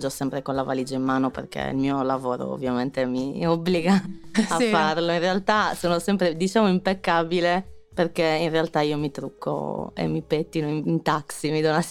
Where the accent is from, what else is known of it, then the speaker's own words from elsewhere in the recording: Cagliari, Sardinia, Italy; moved away; Sì, sardi, solo che mio papà faceva il militare